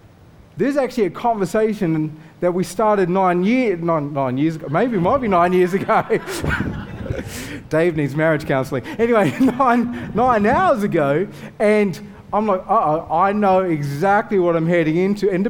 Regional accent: Armidale, New South Wales, Australia; I'm from Armidale, so I'm used to beginning talk down, like, and talk back.

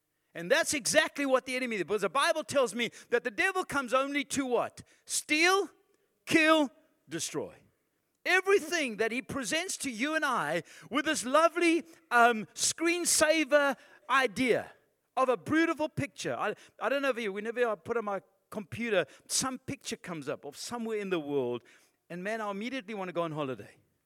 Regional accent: Zimbabwe; moved away; So I come down from Zimbabwe.

